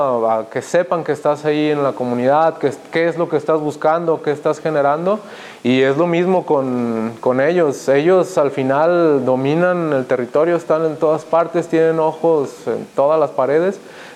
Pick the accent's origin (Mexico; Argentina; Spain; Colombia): Mexico; Miravalle; yo como nacido y criado en Miravalle, una zona conflictiva desde